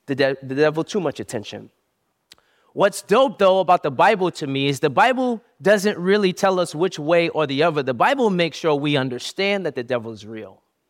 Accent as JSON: {"language": "English", "town": "Brooklyn", "region": "New York", "country": "United States", "tie": "born or raised there", "said": "So growing up, I grew up in Brooklyn."}